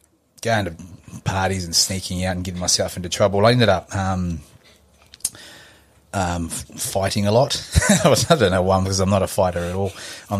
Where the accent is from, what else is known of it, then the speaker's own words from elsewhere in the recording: Samoa; born there; So I was born in Samoa.